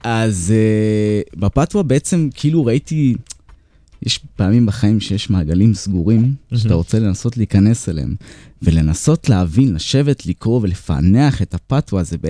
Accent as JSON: {"language": "Hebrew", "town": "Urim", "region": "Southern District", "country": "Israel", "tie": "born or raised there", "also_born_or_lived": "Beersheba", "said": "אני גדלתי בקיבוץ אורים. בכיתה י' הייתי שם ילד חוץ אחרי שהמשפחה שלי עברה לבאר שבע"}